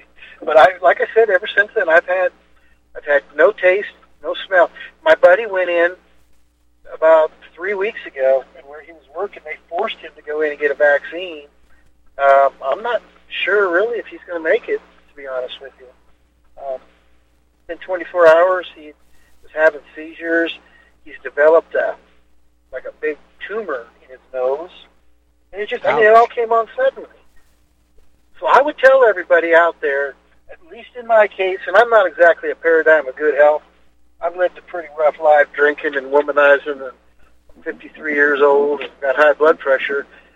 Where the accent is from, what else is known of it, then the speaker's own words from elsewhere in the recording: Buffalo, United States; So this little town of Buffalo, which is my hometown, grew up here. There's about 4,000 people here.